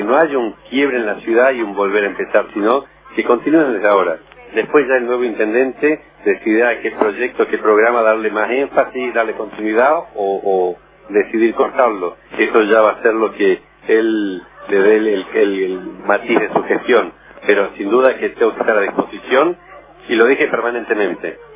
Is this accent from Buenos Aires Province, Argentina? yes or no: no; Palpalá, Jujuy, Argentina; esto ya lo digo no solo como palpaleño, sino como argentino.